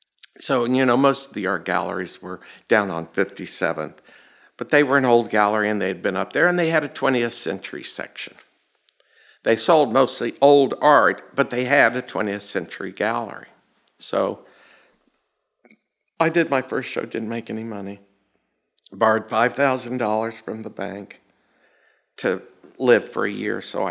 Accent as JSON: {"language": "English", "town": "Tulsa", "region": "Oklahoma", "country": "United States", "said": "from Tulsa, Oklahoma."}